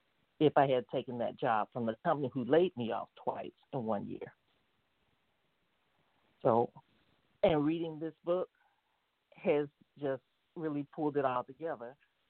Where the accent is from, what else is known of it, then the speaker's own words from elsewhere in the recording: the South, United States; My whole life has been nothing but the leap of faith because I grew up in the South with grandparents.